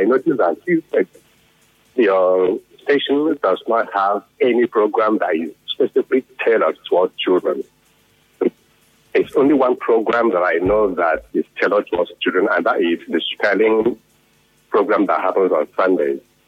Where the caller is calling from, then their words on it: Port Harcourt, Rivers, Nigeria; I'm calling from Port Harcourt.